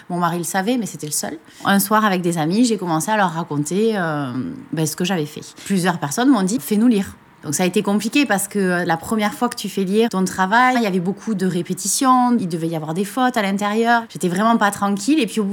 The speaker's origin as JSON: {"language": "French", "town": "Toulouse", "region": "Occitanie", "country": "France", "tie": "born or raised there", "said": "Moi, je suis toulousaine, mais d'origine, donc j'ai toujours vécu ici. J'habite dans le centre-ville"}